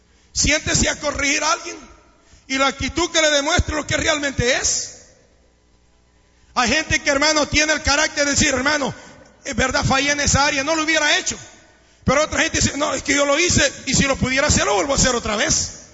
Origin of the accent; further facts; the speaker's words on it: El Salvador; Señor, soy salvadoreño, acuérdate? Al Salvador primero, mi país primero.